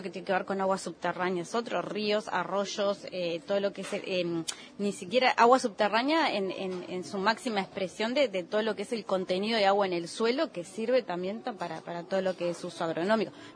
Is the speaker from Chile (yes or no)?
no; Uruguay; A ver, los uruguayos tenemos, yo creo que ahí hay dos temas, ¿no?